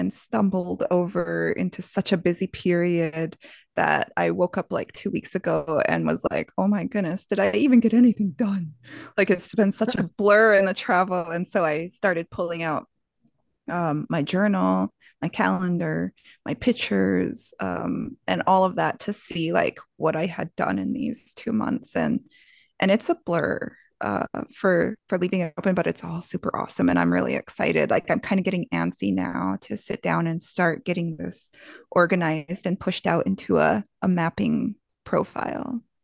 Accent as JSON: {"language": "English", "region": "Montana", "country": "United States", "tie": "born or raised there", "said": "I never imagined as a girl growing up on the Blackfeet Reservation living at under $300 a month before bills that I would be running a $140,000 organization and putting more than $50,000 back into my community."}